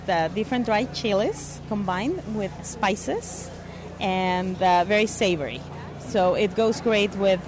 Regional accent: Mexico City, Mexico; I'm from Mexico City.

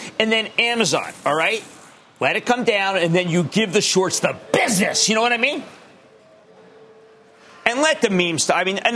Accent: Philadelphia, Pennsylvania, United States; And even if I'm from Philly, and I just think that they've accomplished a lot of what they've wanted.

